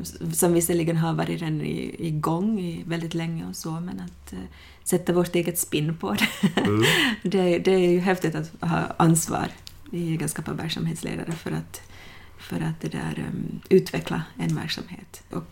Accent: Jakobstad, Ostrobothnia, Finland; also born or lived in Helsinki; Jag är född i Helsingfors visserligen, men uppvuxen i Österbotten i Jakobstad och det där här i Helsingfors 1998.

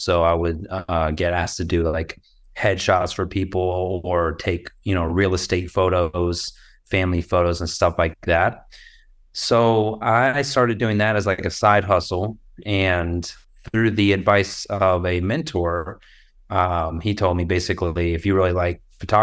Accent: Tampa, Florida, United States; I'm from Tampa, Florida.

